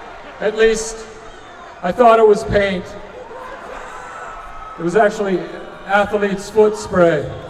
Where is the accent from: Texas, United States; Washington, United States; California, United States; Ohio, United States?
California, United States; Irvine; I grew up in Irvine, beautiful Irvine, California.